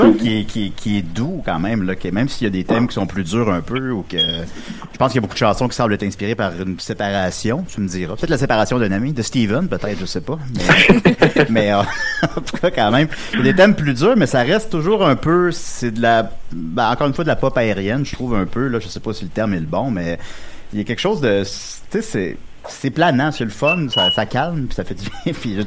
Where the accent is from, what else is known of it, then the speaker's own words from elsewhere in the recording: Quebec City, Quebec, Canada; moi et Nicolas, on vient de Québec